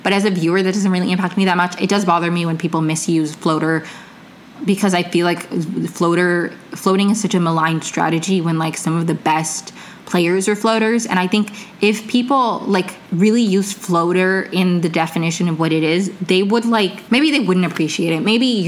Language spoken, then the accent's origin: English; Maryland, United States; I grew up in Maryland. A lot of love for fellow Marylanders.